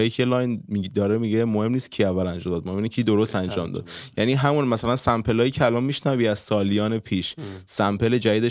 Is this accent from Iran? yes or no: yes; Iran; دوست دارم آرتیست ایرانی باشم که با زبون اینترنشنال فعالیت میکنه ولی اون پرچمه رو بالا ببرم که من ایرانیم